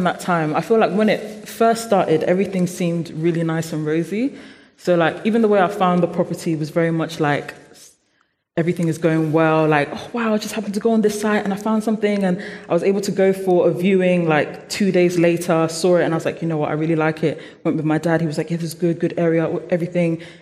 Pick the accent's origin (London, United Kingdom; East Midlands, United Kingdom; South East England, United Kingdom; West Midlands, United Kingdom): London, United Kingdom; Croydon; So I'm actually originally from Croydon, so Thorns and Heath, just like a previous panelist mentioned.